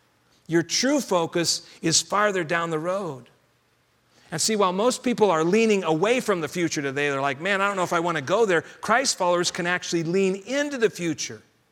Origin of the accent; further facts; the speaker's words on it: Denver, Colorado, United States; And it made me think of a time back in my childhood growing up in the Denver area.